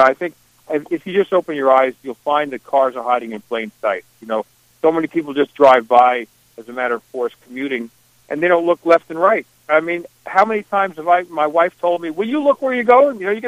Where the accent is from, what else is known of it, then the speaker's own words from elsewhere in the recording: Long Island, New York, United States; I come from Long Island, and I would regularly make trips to Bristol